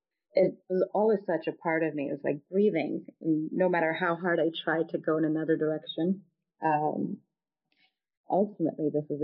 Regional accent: Nigeria; also born or lived in England; So I was born in Nigeria, and I was there until I was, 3 years old, and I lived in England for 3 years until I was six, and then went back to Nigeria.

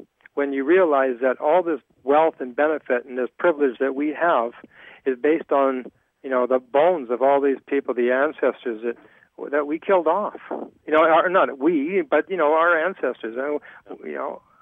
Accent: Terrace, British Columbia, Canada; When I'm concerned that when I get back to my hometown of Terrace, that they will make up some charge, and I'll go to the Prince George Remand Center

